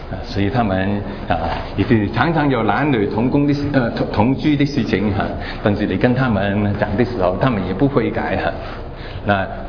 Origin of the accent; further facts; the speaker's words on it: Hong Kong; now in United States; 因为我不是从台湾来的，其实我是从香港来的，